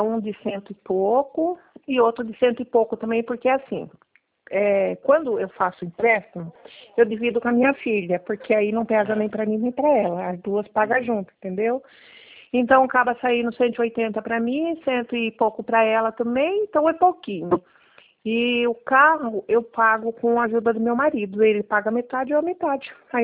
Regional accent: Valinhos, São Paulo, Brazil; born there; now in Várzea Paulista, Brazil; Eu nasci em Valinhos, mas eu moro

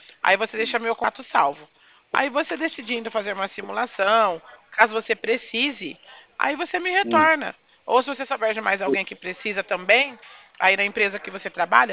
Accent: Bebedouro, São Paulo, Brazil; Porque eu sou de Bebedouro, tá? É pertinho, né? Nem é tão longe, dá uma horinha de viagem. Sou de Bebedouro, tá bom?

